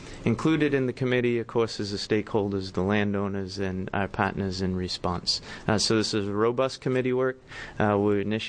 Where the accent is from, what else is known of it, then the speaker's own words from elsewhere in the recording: East Boston, Massachusetts, United States; accent: Bay State; East Boston, sir.